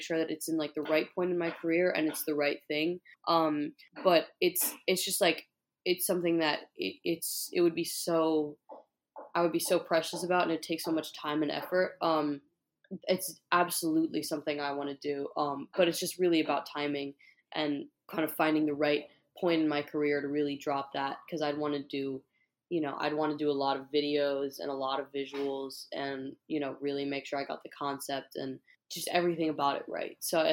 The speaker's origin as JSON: {"language": "English", "town": "Annapolis", "region": "Maryland", "country": "United States", "said": "I'm from Annapolis and like it's a big like sailing, like everybody sails there."}